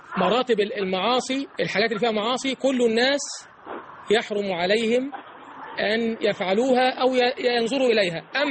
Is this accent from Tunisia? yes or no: no; Egypt; اللهم اجعل بلدنا مصر بلدا أمن وأمان،